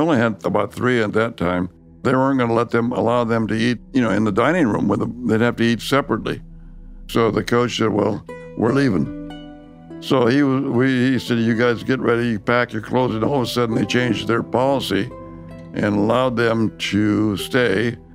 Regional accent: California, United States; Yeah, I had a different experience growing up in the San Joaquin Valley

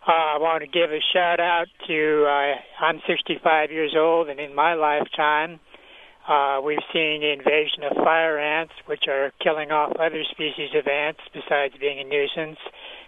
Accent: California, United States; I grew up in the San Joaquin Valley of Central California and was introduced at an early age to the tumbleweed.

